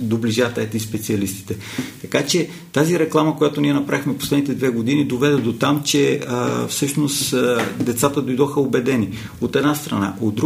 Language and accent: Bulgarian; Sandanski, Blagoevgrad Province, Bulgaria; Моя път е като на всяко едно момче от провинцията. Аз съм от Сандански.